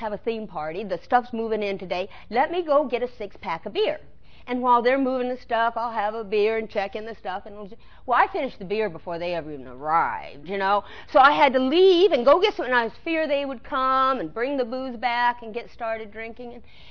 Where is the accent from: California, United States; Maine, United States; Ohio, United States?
California, United States; Long Beach; and I grew up in L.A. I grew up in the Long Beach area, and I had friends coming down to see me, and they drank.